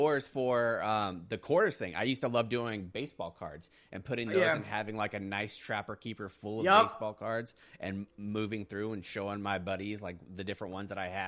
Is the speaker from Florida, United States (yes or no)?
yes; Florida, United States; Especially for me, I was from Florida.